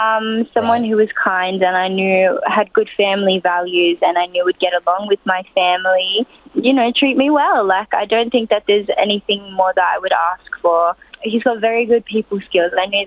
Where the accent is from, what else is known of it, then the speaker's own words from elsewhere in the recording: Australia; And growing up in Australia, like, we had Australian friends, family friends.